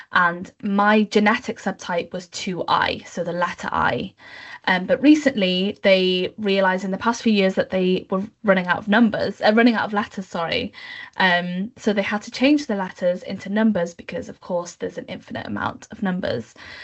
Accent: Cardiff, Wales, United Kingdom; I'm Welsh, which is a big part of my identity. So born and bred in Cardiff, the capital city of Wales.

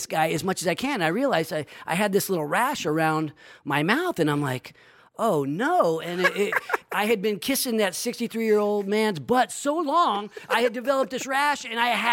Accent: Sacramento, California, United States; I think that led me to really coming back and focusing on my hometown of Sacramento.

